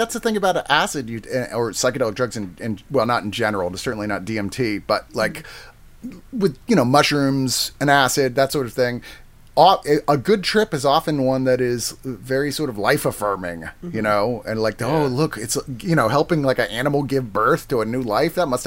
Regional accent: Virginia, United States; Well, yeah, all right, so I'm from Virginia, and the … would tour through Virginia a lot.

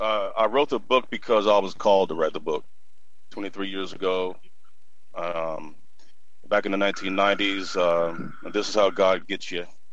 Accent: Louisville, Kentucky, United States; born there; accent: Ebonics; I was born in Louisville, Kentucky, not far from Muhammad Ali, actually. I was born in 1967, raised by my grandmother.

